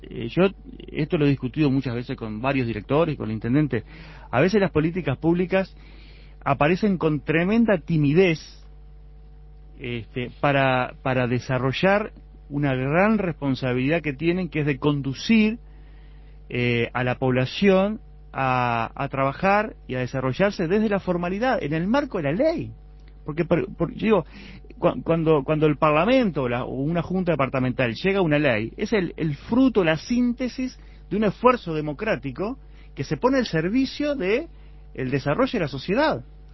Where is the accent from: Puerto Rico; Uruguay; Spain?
Uruguay; somos uruguayos